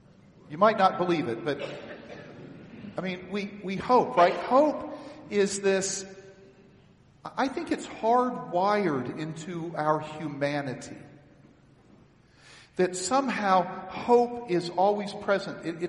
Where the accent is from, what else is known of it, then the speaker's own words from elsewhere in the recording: Texas, United States; Now see, I'm from Texas. And so the idea of securing borders has special meaning to me.